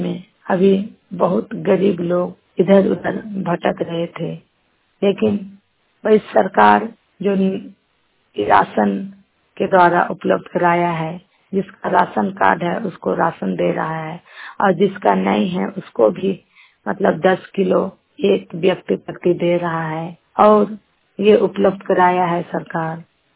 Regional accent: Pakariya, Jharkhand, India; मेरा गांव है पकरिया, थाना है चतरा, जिला है चतरा और प्रखंड ये पंचायत है डारहा।

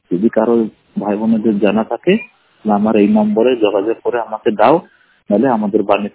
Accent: Allahabad, Uttar Pradesh, India; আমার বাড়ি হলো এলাহাবাদ।

